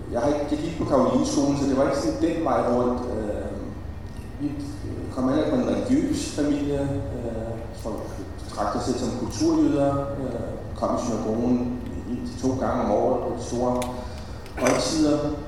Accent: Hvidovre, Capital Region of Denmark, Denmark; Og jeg voksede op i Hvidovre uden for København

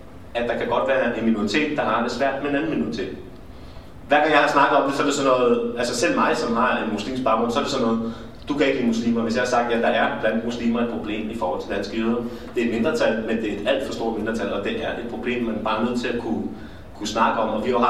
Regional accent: Copenhagen, Capital Region of Denmark, Denmark; Jeg er vokset op på Nørrebro. Min far er muslim, og min mor er dansker. Min far er fra Tyrkiet

